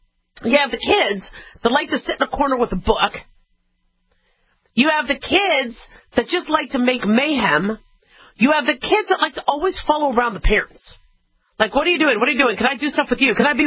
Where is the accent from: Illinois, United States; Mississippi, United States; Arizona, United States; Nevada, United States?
Nevada, United States; also born or lived in Los Angeles, United States; Then I grew up also in Nevada. Had a little bit of time in L.A. because that's where I was born.